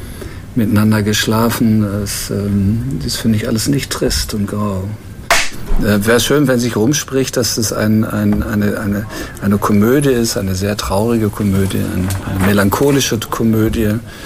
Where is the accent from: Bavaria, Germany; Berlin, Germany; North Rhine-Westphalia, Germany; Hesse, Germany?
North Rhine-Westphalia, Germany; das Ruhrgebiet als meine Heimat ist mir einfach näher als Rom.